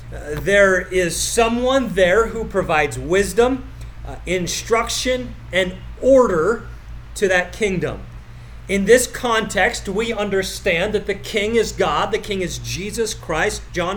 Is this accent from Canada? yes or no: yes; Canada; Now, let me just say, as a Canadian, we don't want you any more than Americans who make that statement.